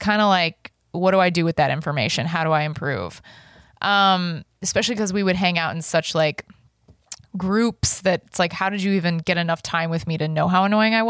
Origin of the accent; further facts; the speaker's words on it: Dallas, Texas, United States; where I grew up in Dallas, Texas, like you're kind of friends with a bunch of different people from a bunch of different schools.